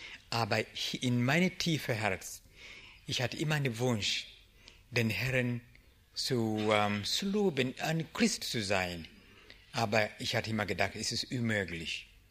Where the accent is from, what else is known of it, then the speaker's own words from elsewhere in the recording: Uganda; Ich komme aus Uganda.